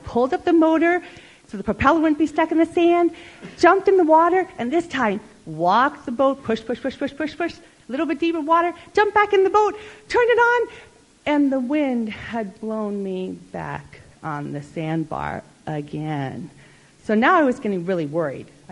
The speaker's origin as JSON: {"language": "English", "region": "Florida", "country": "United States", "tie": "born or raised there", "said": "I grew up in Florida, and it was in a small town near the Gulf of Mexico, and we lived next to a river."}